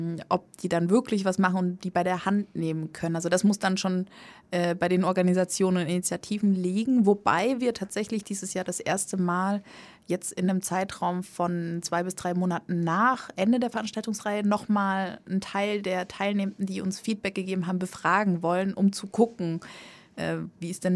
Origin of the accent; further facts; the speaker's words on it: Saxony, Germany; ich komme ja aus Sachsen.